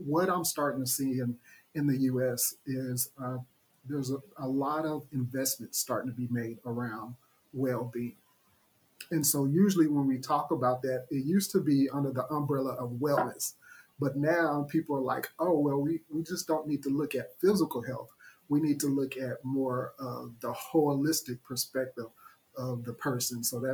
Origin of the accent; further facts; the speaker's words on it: Dallas, Texas, United States; now in Oklahoma City, United States; And I'm originally from Dallas, Texas, but I live in Oklahoma City.